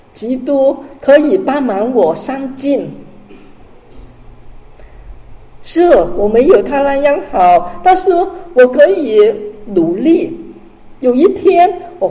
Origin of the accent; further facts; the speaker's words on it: China; 可能也是我们中国人的美德，我们谦虚，所以我们缺乏那个自夸。